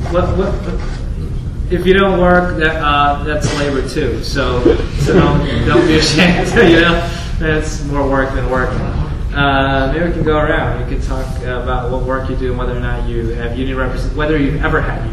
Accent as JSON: {"language": "English", "town": "Detroit", "region": "Michigan", "country": "United States", "said": "I come from Detroit, just really."}